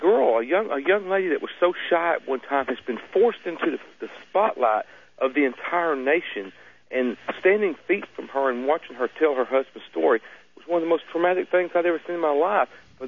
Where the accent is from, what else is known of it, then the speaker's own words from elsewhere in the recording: Lufkin, Texas, United States; born there; I was from what you're referring to is when they asked me where I was born at. I was from Lufkin, the small town.